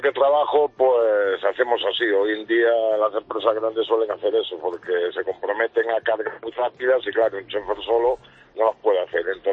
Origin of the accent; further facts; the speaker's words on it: Almería, Andalusia, Spain; y ya para la casa, que yo soy de Almería.